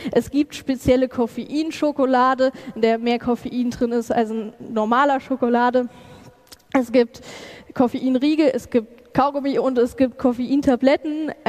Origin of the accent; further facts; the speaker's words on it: Regensburg, Bavaria, Germany; Ich komme aus Regensburg, das ist Bayern